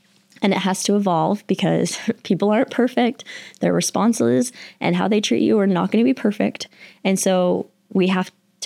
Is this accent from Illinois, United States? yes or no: no; Texas, United States; now in Utah, United States; I grew up in Texas. I didn't grow up in Utah. We're living in Utah right now.